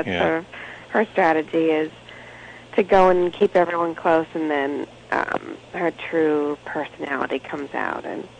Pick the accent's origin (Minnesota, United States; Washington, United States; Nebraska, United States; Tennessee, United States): Minnesota, United States; Minneapolis; I'm from Minneapolis, Minnesota, and I've been acting since I was, 5 years old.